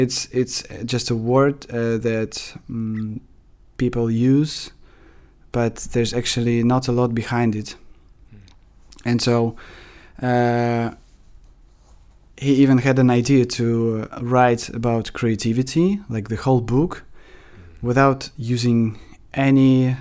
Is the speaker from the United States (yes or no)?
no; Russia; English is a second language; Growing up in Russia, it wasn't really easy to express them